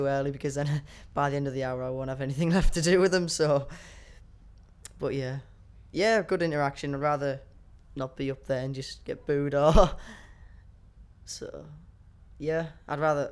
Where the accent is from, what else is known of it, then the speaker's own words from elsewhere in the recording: Hartlepool, North East England, United Kingdom; I'm 18 and I'm from Hartlepool.